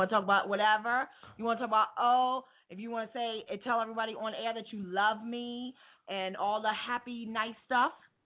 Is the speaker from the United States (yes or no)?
yes; Queens, New York, United States; Or you just, hey, you're from Queens. I'm from Queens, too.